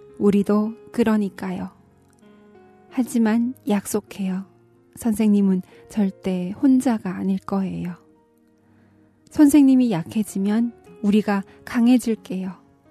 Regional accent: North Korea

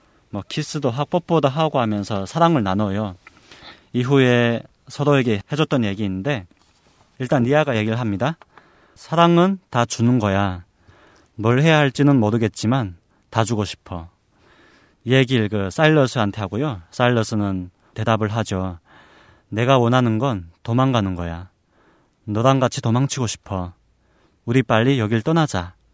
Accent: North Korea; now in South Korea; 저는 또 북한에서 왔기 때문에

